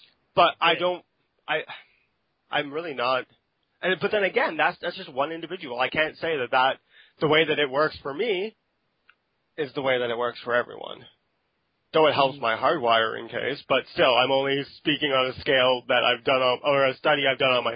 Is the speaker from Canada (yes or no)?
yes; Canada; I'm Canadian.